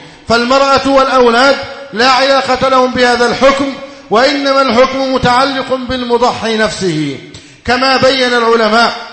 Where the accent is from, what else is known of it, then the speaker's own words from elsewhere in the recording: Egypt; اللهم اجعل بلادنا مصر أمنا أمانا، سخاء رخاء، وسائر بلاد المسلمين.